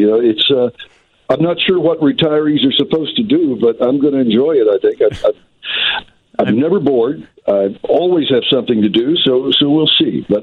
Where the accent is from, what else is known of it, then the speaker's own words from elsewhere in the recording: Alabama, United States; now in Chicago, United States; lived more than half my life in Chicago, and this is home now. But I'll tell you something. You know, growing up in Alabama, Chicago was my idea of the big time.